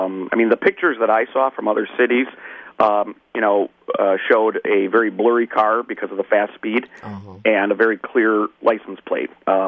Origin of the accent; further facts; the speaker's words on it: United States; And I grew up literally on South 27th Street myself.